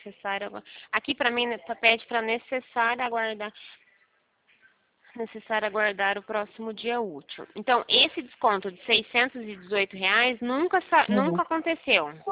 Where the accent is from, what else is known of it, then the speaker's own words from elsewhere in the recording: Pirassununga, São Paulo, Brazil; eu sou de Pirassununga